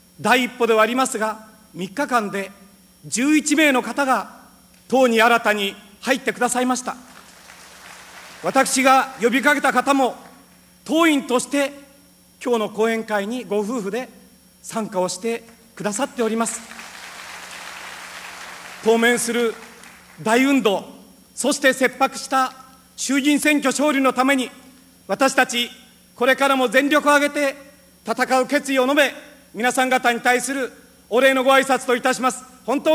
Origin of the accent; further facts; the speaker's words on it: Niigata, Japan; また私のふるさと越後からは山越村のコシヒカリをはじめ